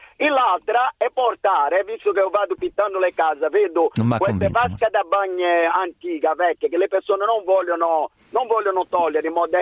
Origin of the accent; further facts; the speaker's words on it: Brazil; Italian is a second language; perché io sono brasiliano